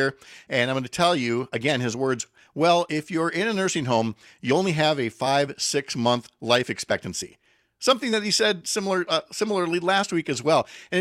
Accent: Minnesota, United States; I am totally familiar with that, having been born and raised in Minnesota, then marrying a good Wisconsin farm girl and getting into that back and forth about Minnesota lakes

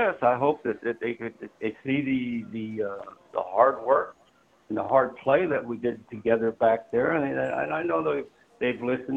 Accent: Baltimore, Maryland, United States; I mean, when I grew up and raised in Baltimore area, I should say

